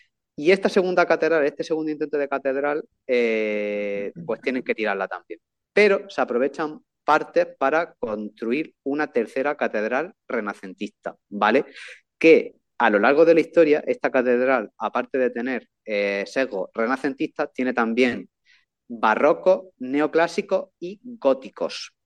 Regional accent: Jaén, Andalusia, Spain; soy de uno de los sitios más bonitos que he conocido, y no es porque sea de aquí, porque he visitado muchos sitios, sino porque estoy tremendamente enamorado de mi tierra. Yo hoy estoy en el Ayuntamiento de Jaén

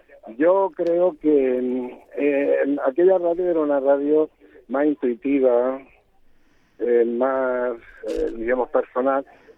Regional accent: Spain; como el encuentro se realiza en España, pues la mayoría somos españoles

